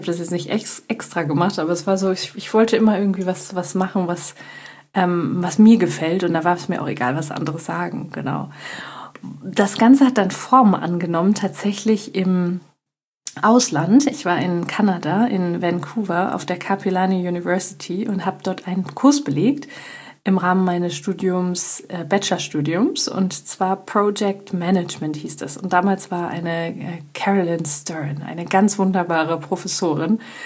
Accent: Düsseldorf, North Rhine-Westphalia, Germany; Ich komme aus Düsseldorf. Ich komme aus einem kleinen, ehrlich gesagt, einem kleinen Teil von Düsseldorf. Das ist schon fast, hat schon fast Dorfcharakter.

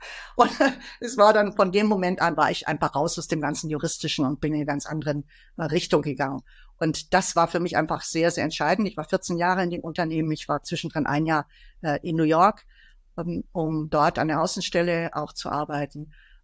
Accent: Bavaria, Germany; Ich lebe jetzt seit 10 Jahren am Chiemsee, bin ein oberbayerisches Kind, wenn man so will. Und bin jetzt hier, liebe einfach meine Heimat hier und habe hier gelebt, also sprich in Oberbayern und im Ausland.

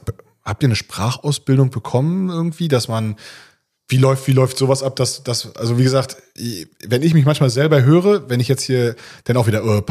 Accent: Schwerin, Mecklenburg-Vorpommern, Germany; ich komme ja aus Schwerin, ne? Schwerin ist für mich immer Hamburger Speckgürtel, das sind 100 Kilometer.

